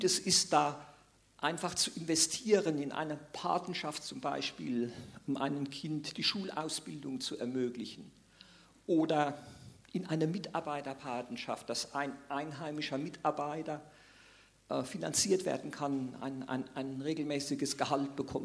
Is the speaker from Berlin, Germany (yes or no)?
no; Rhineland-Palatinate, Germany; ich komme ja aus der Pfalz